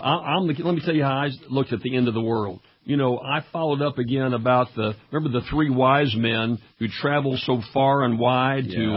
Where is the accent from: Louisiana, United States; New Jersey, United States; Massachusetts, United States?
Louisiana, United States; Baton Rouge; WJBO, 1150 AM in Baton Rouge, Louisiana, my hometown